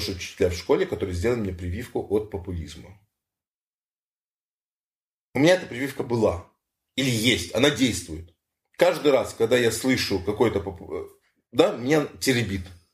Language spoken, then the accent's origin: Russian; Germany; Я вырос в Германии.